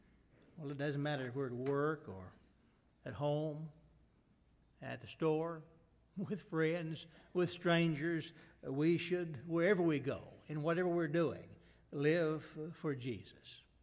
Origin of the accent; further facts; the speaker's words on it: Miami, Oklahoma, United States; I'm proud to be an Okie. I was born over in Miami, not too far from here.